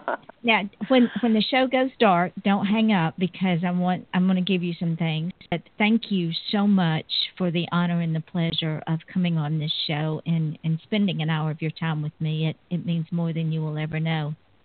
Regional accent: Georgia, United States; now in Florida, United States; I am originally from Georgia and I moved to Florida in 2006, and I thought I had lost my accent, but people keep telling me I haven't.

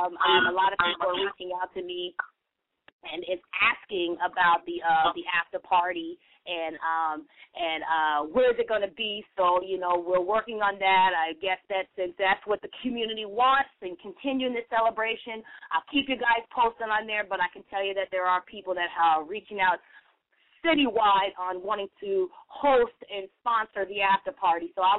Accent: Atlanta, Georgia, United States; the city of Atlanta, which is my hometown of where I live

